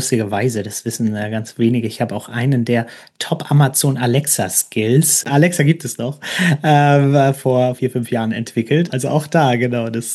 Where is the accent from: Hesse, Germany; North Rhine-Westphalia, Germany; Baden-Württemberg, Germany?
Baden-Württemberg, Germany; Stuttgart; Ich komme ja hier aus Stuttgart